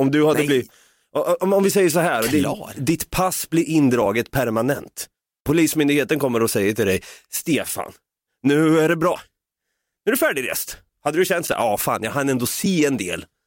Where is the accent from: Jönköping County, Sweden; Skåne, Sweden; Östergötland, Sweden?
Östergötland, Sweden; Norrköping; Det känns som vi är båda från Norrköping, vi vet hur det är att köra bil där.